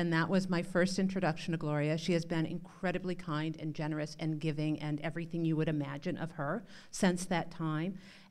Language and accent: English; North Dakota, United States; I grew up in North Dakota. It is a state. It is in the middle of the country. There are black people there.